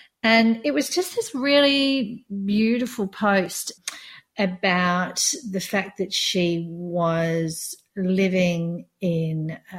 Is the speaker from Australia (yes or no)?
yes; Australia; But probably as an expat, I would meet people abroad and just say, oh, I'm Australian.